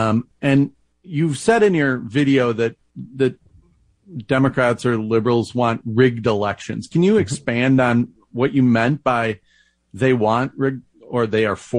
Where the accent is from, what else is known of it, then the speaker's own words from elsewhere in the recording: Minnesota, United States; You know, I'm from Minnesota.